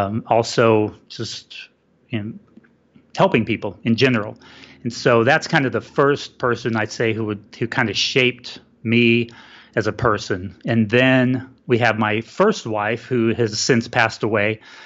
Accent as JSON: {"language": "English", "town": "Albuquerque", "region": "New Mexico", "country": "United States", "tie": "born or raised there", "lives_now": "Dallas, United States", "said": "I live in the Dallas, Texas area. And I've been here for several years. I grew up in New Mexico, Albuquerque specifically. So I grew up right near mountains"}